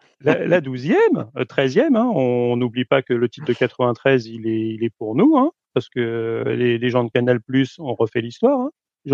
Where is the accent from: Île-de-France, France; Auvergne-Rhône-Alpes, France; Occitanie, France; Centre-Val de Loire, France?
Île-de-France, France; Paris; En tant que Parisien pur beurre, ou du moins Francilien pur beurre